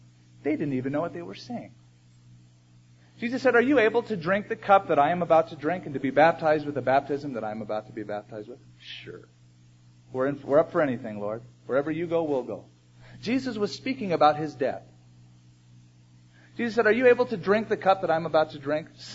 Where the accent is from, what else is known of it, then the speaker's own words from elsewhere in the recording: Huntington Beach, California, United States; I'm a surfer from Huntington Beach.